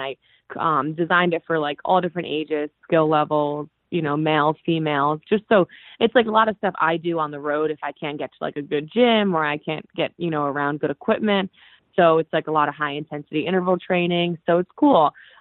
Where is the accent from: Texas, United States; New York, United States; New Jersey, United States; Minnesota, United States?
New York, United States; Yorktown Heights; I'm going to just kind of stay in New York, because I grew up in Yorktown Heights area.